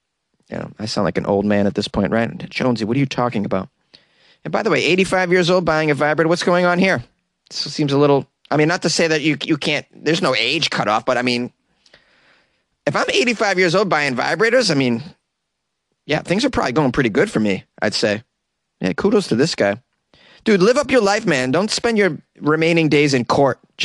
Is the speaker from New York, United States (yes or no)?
no; Massachusetts, United States; I know about snowbirds because I'm from Massachusetts, and it's pretty common to encounter snowbirds that live in New England.